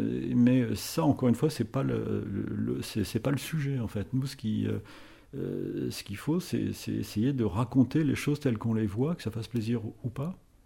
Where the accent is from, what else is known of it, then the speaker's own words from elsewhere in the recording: France; même si je suis français, j'ai plutôt des réflexes de, comme vous dites, de journaliste anglophone